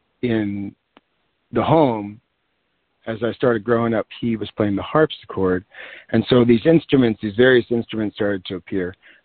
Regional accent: Poughkeepsie, New York, United States; My growing up in Poughkeepsie, New York, there's this folk tradition that my mother really came out of, growing up in Queens.

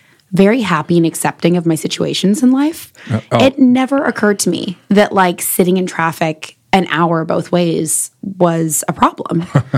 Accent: San Antonio, Texas, United States; now in Austin, United States; Well, I've been here 14 years. I'm from San Antonio.

